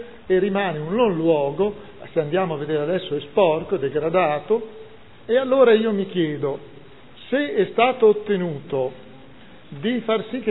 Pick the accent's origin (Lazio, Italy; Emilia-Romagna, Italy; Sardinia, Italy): Emilia-Romagna, Italy; Modena; come modenese, io lì ho passato una vita prima al cinema come bambino, e poi abitavo a Viale in Guerra